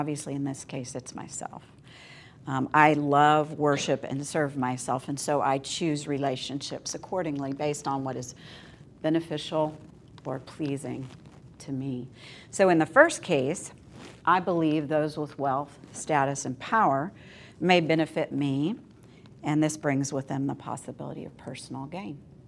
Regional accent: Illinois, United States; we're both originally from Illinois, and now I'm in Texas.

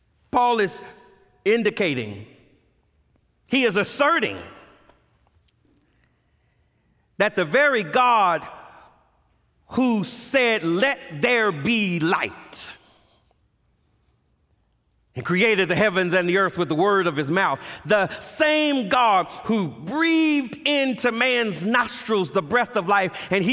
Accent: Los Angeles, California, United States; I grew up in Los Angeles in my daddy's church, and my daddy's church wasn't a King James-only church, but we only use King James, if you know what I mean.

